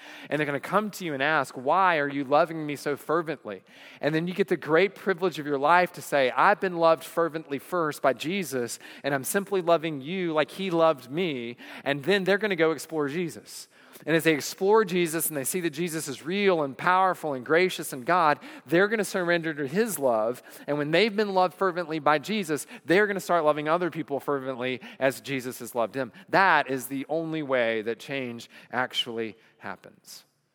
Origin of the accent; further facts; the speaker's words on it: the South, United States; I'm a Southerner. I can say things like that.